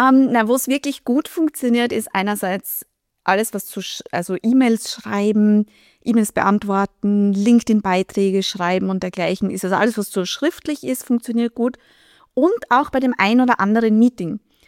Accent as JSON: {"language": "German", "region": "Styria", "country": "Austria", "said": "Ja, ich kann meistens nicht verbergen, woher ich komme. Ich komme aus Österreich, genauer gesagt aus der grünen Steiermark in der Nähe von Graz."}